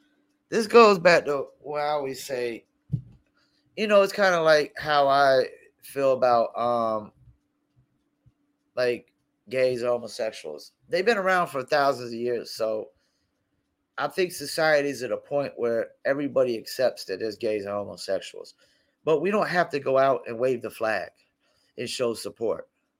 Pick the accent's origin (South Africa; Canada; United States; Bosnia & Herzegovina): United States; Fayetteville, North Carolina; I'm from Vietnam, otherwise known as Fayetteville or Dreamville, as … calls it.